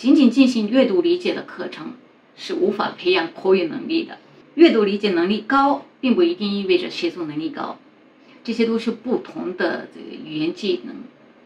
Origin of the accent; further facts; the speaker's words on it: Kansai, Japan; accent: Kansai dialect; first language Japanese; Chinese is a second language; 日语中虽然也有一些地方方言，比如说我真正的母语是关西话，看这边。